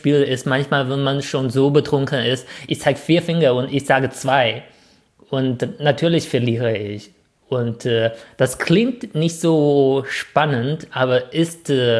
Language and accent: German; China; was ich als Chinese ein bisschen häufiger von Deutschen so gefragt höre.